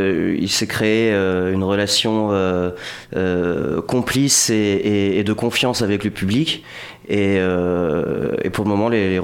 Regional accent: Saint-Jean-d'Angély, Nouvelle-Aquitaine, France; Je suis de Saint-Jean-d'Angély.

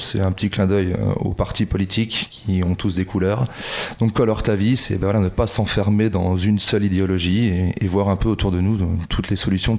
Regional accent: Belgium; c'est un petit clin d'œil à mon pays d'origine, la Belgique.

